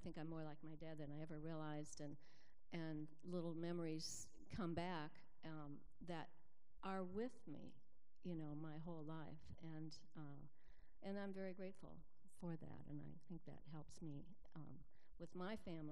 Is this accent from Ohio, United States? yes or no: yes; Ohio, United States; now in Kansas, United States; I'm from Ohio. I ended up here in Kansas, and it was fine.